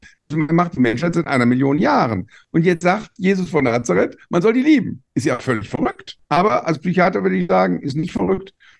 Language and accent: German; Germany; Ja, gerade weil ich als Deutscher besonders sensibel bin dafür.